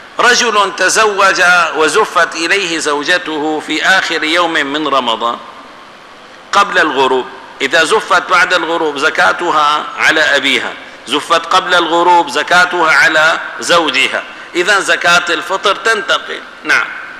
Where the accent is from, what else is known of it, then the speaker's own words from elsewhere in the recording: Damascus, Damascus Governorate, Syria; يوجد مشكلة عندنا في دمشق